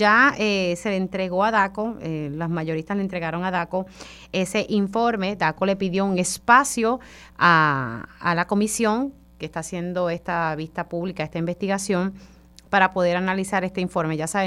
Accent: Utuado, Puerto Rico; Pues sí, soy una jibarita de Utuado y a veces utilizamos esos términos.

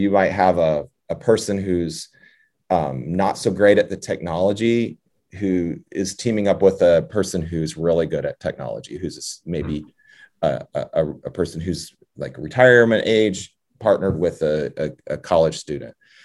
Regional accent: Warsaw, Indiana, United States; So I grew up in Warsaw, and we had Northern Indiana. We had WRSW, which was our city radio station

